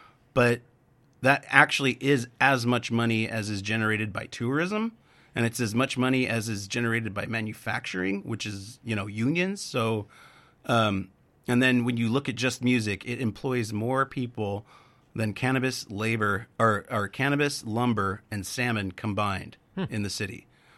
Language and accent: English; Arizona, United States; For a little bit about me, I'm from Arizona. I grew up there. I moved here about a year ago, a little over a year ago.